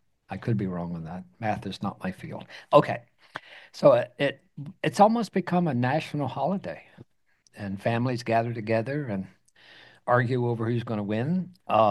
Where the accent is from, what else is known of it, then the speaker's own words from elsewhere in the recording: Pennsylvania, United States; Now, I was raised outside of Philly, so you're attached to certain things.